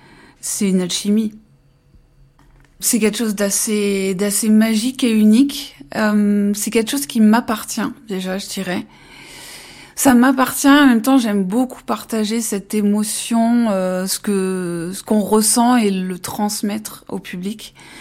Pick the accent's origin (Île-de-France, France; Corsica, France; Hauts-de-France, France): Hauts-de-France, France; born there; Je suis née dans le Nord, près de Valenciennes. J'ai 41 ans aujourd'hui.